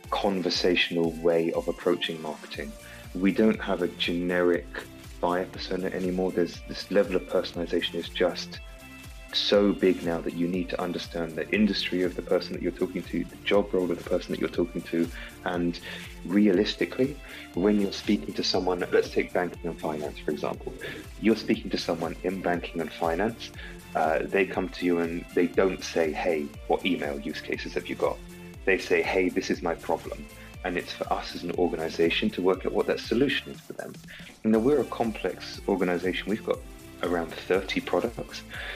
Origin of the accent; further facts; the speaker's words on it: United Kingdom; being British, I had one option growing up. So I worked for 6 years in a fish and chip shop.